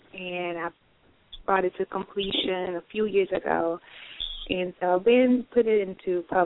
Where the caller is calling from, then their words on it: Texas, United States; I'm calling from Texas.